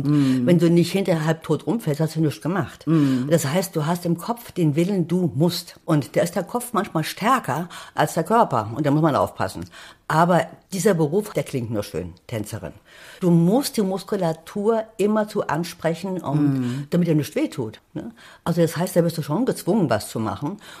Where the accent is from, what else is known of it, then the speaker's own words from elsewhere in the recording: Thuringia, Germany; Und dann meine Kindheit im Thüringer Wald.